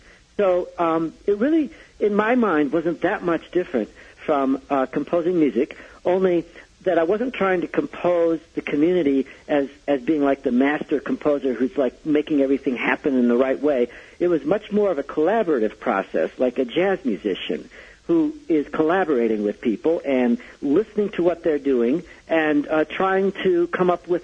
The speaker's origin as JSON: {"language": "English", "town": "Chicago", "region": "Illinois", "country": "United States", "said": "And I come from Chicago, and I remember when I first moved there, my best friend in Chicago said"}